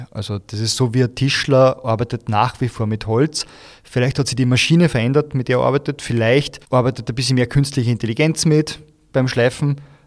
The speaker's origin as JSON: {"language": "German", "town": "Buchkirchen bei Wels", "region": "Upper Austria", "country": "Austria", "tie": "born or raised there", "said": "also ich bin in Burgkirchen bei Wels aufgewachsen"}